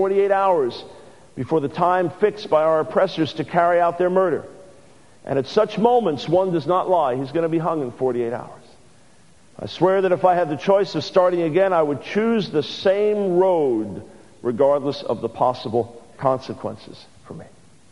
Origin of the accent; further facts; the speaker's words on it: United States; before God because I'm a rich American.